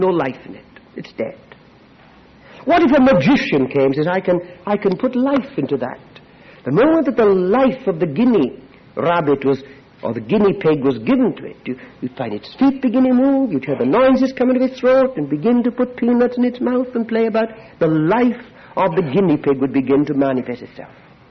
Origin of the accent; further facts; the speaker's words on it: Wales, United Kingdom; being a Welshman like myself